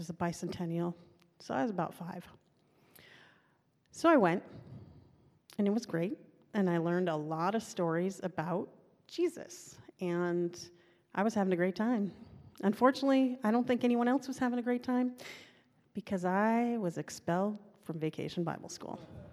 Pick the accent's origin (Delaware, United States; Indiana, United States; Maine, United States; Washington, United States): Washington, United States; Seattle; I grew up in Wallingford, which is north of Lake Union.